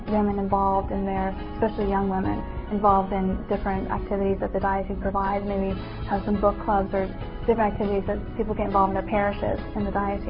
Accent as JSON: {"language": "English", "country": "United States", "said": "since I'm an American girl"}